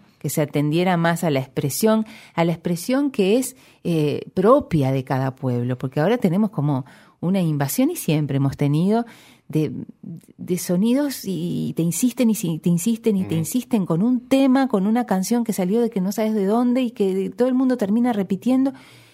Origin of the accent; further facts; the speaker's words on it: Paysandú, Uruguay; Bien claro, o sea, yo soy de Paysandú.